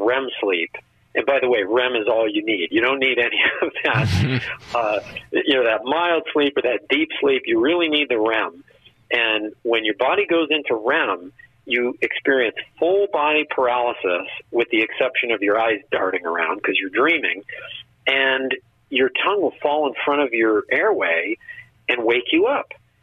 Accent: New York, United States; What? I'm from New York, my man.

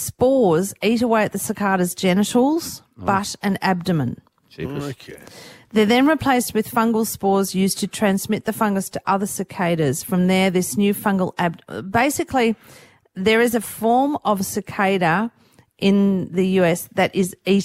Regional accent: United States; I don't know why I said cicada because what do I think? I'm American.

